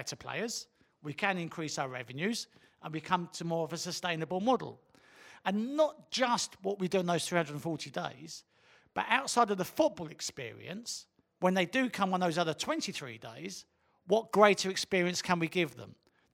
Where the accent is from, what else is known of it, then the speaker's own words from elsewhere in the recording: Bromley, London, United Kingdom; I was born in Bromley. I grew up in Bromley.